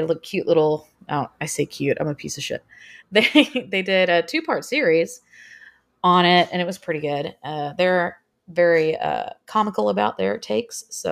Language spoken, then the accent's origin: English; Texas, United States; You know, I'm from Texas. Let's do something for Texas.